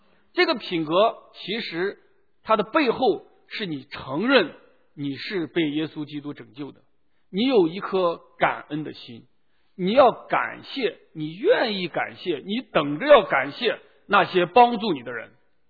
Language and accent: Chinese; China; 这一点对我们中国人来讲其实是一个功课啊，西方人可能在这方面和我们有一些不大一样啊